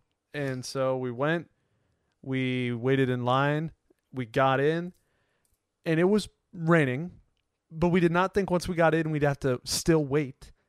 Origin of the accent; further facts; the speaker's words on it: California, United States; I don't know. I grew up in California. We don't get rain, really.